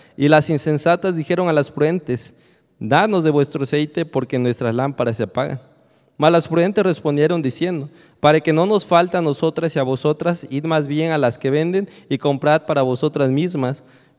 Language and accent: Spanish; Mexico; Así somos los mexicanos. Los mexicanos dejamos todo al último momento.